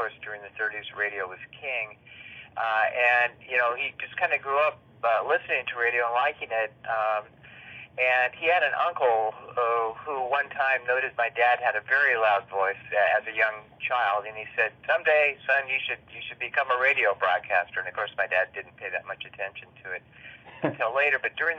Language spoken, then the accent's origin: English; San Jose, California, United States; born there; Actually, I was born in Southern California, in San Jose, California, while my dad was broadcasting the … Pebble Beach Golf Tournament for national radio actually at that time